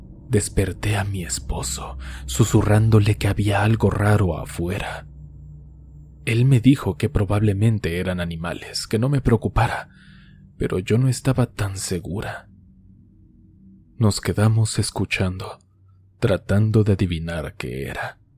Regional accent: Ecuador; Él es suizo y yo soy de Ecuador.

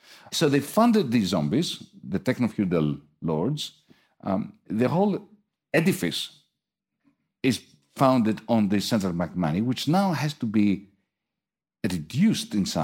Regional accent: Athens, Attica, Greece; I come from Athens.

